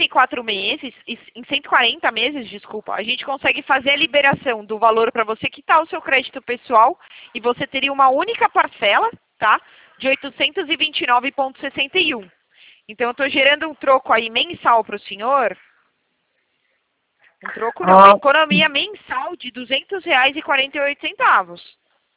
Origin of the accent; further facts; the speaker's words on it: Limeira, São Paulo, Brazil; Eu sou de Limeira.